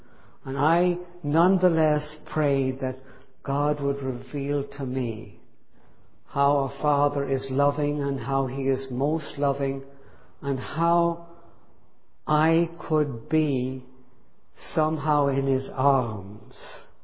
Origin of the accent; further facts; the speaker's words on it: Ireland; I grew up in Ireland in a military compound, my father was a colonel in the Irish Army